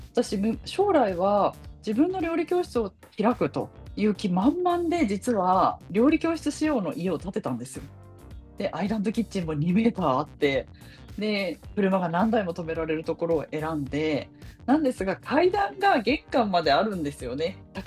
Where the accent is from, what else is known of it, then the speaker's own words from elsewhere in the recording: Shinjuku, Tokyo, Japan; also born or lived in Saitama / Ibaraki; now in Hachioji, Japan; 中心の方で、本当新宿の方で育ってました。で、父の都合で埼玉、茨城に引っ越したり埼玉に引っ越したりで、自分が結婚して家を建てたのは東京の、高尾山の方ですね、八王子市に家を建ててっていう形ですね。